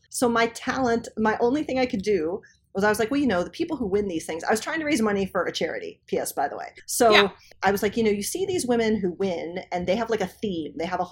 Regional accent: Columbus, Ohio, United States; When I was little, so I grew up in Columbus, my dad would take me skating.

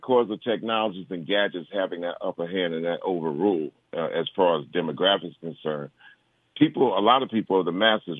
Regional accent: Long Island, New York, United States; Because here I am coming from Long Island. I'm in New York.

